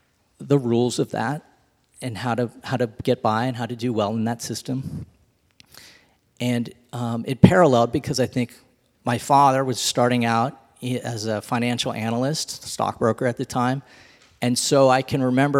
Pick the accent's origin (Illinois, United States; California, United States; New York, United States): California, United States; Burlingame; growing up in Burlingame as a boy